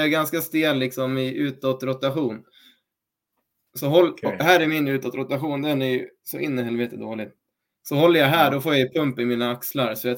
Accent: Norrland, Sweden; now in Stockholm, Sweden; även fast jag är från Norrland. Så det som är gött med i Stockholm är att snön försvinner snabbt och våren blir mycket längre.

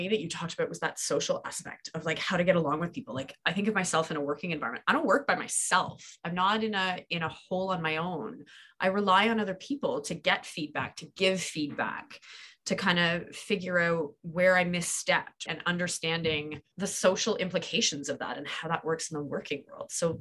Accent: Ottawa, Ontario, Canada; I grew up in Ottawa and I remember the big snow mounds that would be made at the end of my driveway.

